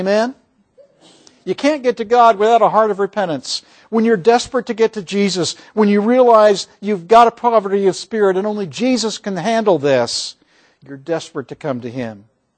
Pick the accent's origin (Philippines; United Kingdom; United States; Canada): United Kingdom; Scotland; Now, admittedly, I'm Scottish, so I like two-for-one deals.